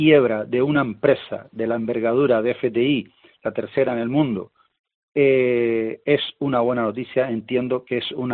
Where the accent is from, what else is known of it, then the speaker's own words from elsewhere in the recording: Canary Islands, Spain; Y también como canario